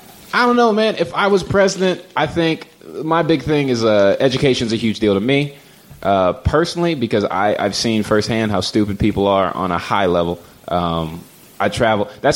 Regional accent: Tampa, Florida, United States; also born or lived in Germany; Yeah, I'm a Tampa guy. Not born, but raised.

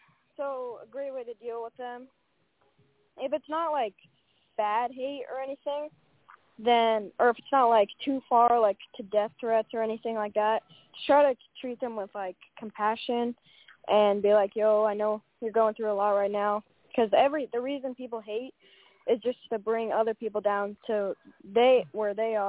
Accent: North Carolina, United States; I'm from North Carolina, USA.

